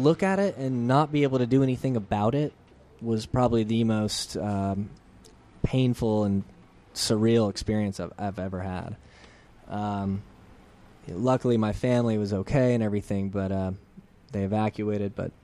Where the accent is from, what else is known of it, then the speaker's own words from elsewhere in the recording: New Orleans, Louisiana, United States; now in Los Angeles, United States; I was raised in New Orleans. And it was probably the coolest experience anybody could have.